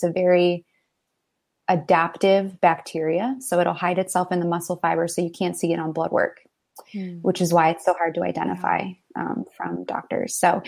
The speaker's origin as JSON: {"language": "English", "town": "Crystal Lake", "region": "Illinois", "country": "United States", "tie": "born or raised there", "also_born_or_lived": "New York City", "said": "So, born and raised in the Crystal Lake area."}